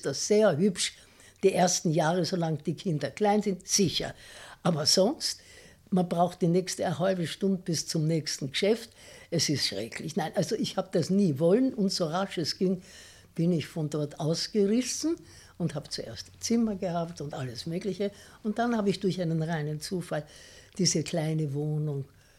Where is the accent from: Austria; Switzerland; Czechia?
Austria; Vienna; ich bin Innenstadt. Ein, wissen Sie, ich bin aufgewachsen, also geboren bin ich in der Innenstadt, gar nicht weit von hier. Also geboren bin ich an sich im Nobelsanatorium Auersberg